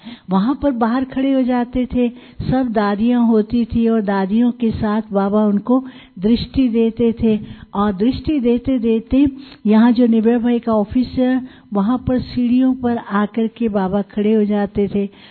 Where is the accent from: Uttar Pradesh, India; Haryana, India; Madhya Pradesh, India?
Haryana, India; Karnal; तो मैं भी करनाल से हूँ, हम भी उनके साथ के हैं। जब मैं वहाँ पैदा हुई तो पुष्पा दीदी वहाँ थी